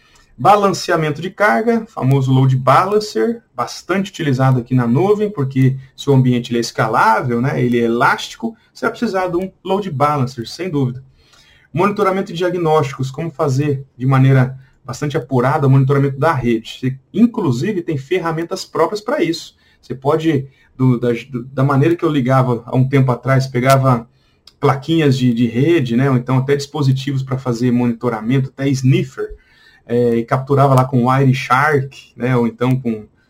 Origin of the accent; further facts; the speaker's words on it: Mato Grosso do Sul, Brazil; O pessoal do interior, né? Eu sou do Mato Grosso do Sul lá